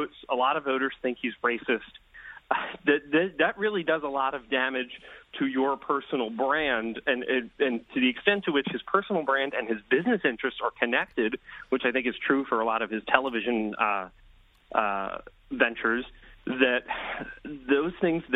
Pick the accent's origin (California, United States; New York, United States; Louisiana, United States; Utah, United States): New York, United States; I grew up on Long Island in the 80s and 90s